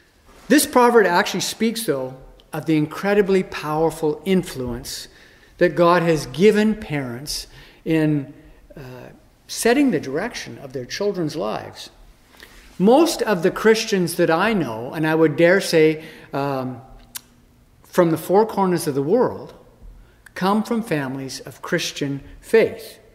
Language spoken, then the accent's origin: English; Edmonton, Alberta, Canada; growing up in Edmonton, Safeway was the major shopping grocery shopping place that most people went.